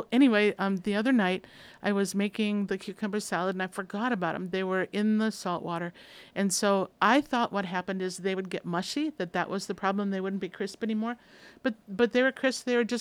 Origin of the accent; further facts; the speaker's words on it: Minnesota, United States; I'm from Minnesota, that's a real Midwestern thing.